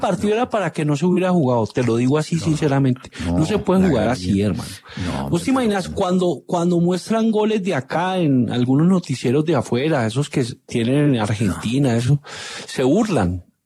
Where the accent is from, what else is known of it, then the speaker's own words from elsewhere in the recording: Zarzal, Valle del Cauca, Colombia; Yo soy muy colombiano en eso, ¿sabes? Yo le hago fuerza a los equipos colombianos. Soy muy de zarzal, soy como muy...